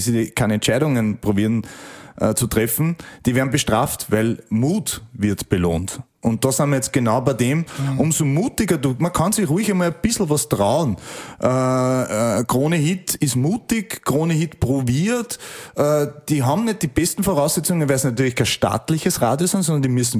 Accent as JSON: {"language": "German", "country": "Austria", "said": "sie haben Dinge gemacht, die vorher keiner gemacht hat bei uns in Österreich."}